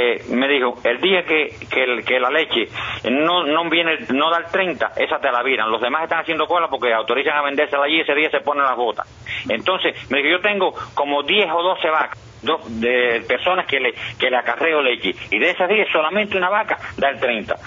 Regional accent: Cuba; Yo no tengo tractor, pero soy cubano y lo sé porque lo oigo decir.

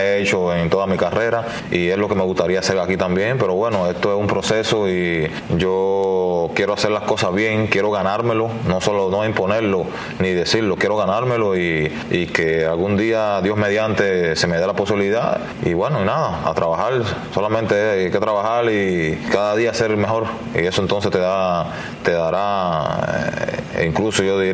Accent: Cuba; now in United States; Yo salí de Cuba tirando recta, slider y curva. Aquí incrementé el cambio de velocidad.

